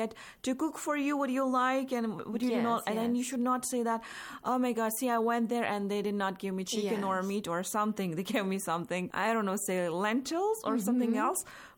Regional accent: Jammu and Kashmir, India; English is a second language; No, see, I have had this experience since I'm from Kashmir.

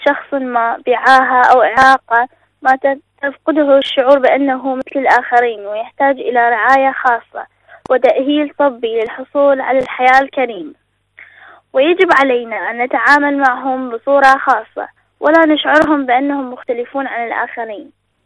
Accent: Iraq; من العراق.

